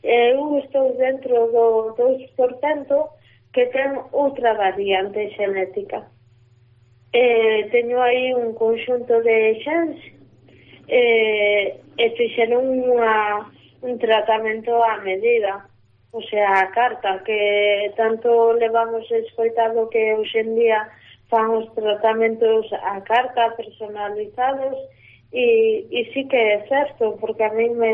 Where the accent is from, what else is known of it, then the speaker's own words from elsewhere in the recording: Galicia, Spain; Eu son unha galega máis, pago os meus impostos